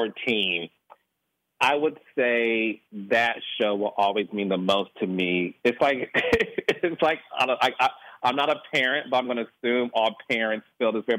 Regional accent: Detroit, Michigan, United States; No, I'm from Detroit, and I grew up in the whole era of Black excellence.

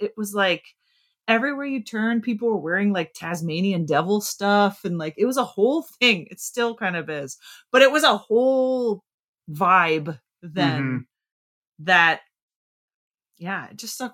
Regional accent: Indiana, United States; And this is ingrained in me from growing up in Indiana.

